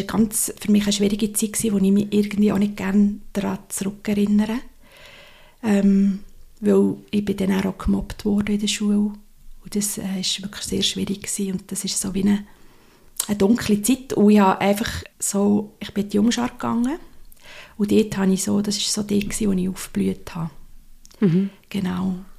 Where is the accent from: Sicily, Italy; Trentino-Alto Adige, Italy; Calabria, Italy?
Sicily, Italy; Ich bin in Sizilien aufgewachsen und war sehr gerne einfach verrissen gewesen.